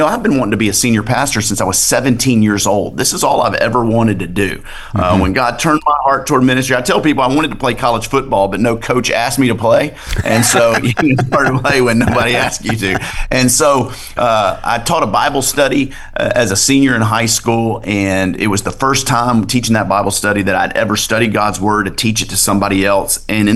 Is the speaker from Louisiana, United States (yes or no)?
yes; Bossier City, Louisiana, United States; born or raised there